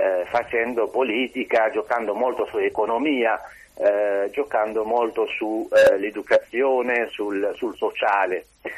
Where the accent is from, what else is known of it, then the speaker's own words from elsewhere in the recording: Algeria; io come algerino, insomma, non posso fare a meno che riflettere, anche basandomi sull'esperienza della guerra in Algeria